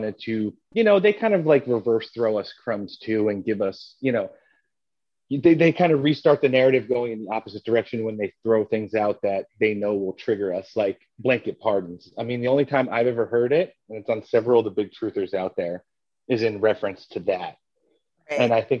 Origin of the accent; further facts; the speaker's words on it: New Jersey, United States; I grew up in the Northeast. I'm originally from New Jersey.